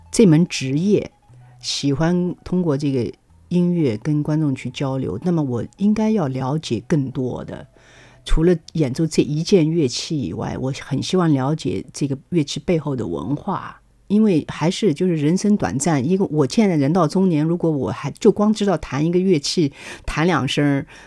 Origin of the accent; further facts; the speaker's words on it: Hangzhou, Zhejiang, China; also born or lived in Beijing; 我是江浙人，杭州人，然后又是在北京中央音乐学院上的学